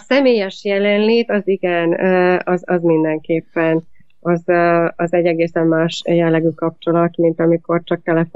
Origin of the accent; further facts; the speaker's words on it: Szeged, Csongrád-Csanád, Hungary; born there; Szegeden születtem, de ott éppen nem jártam iskolával, leszámítva a középiskoláig.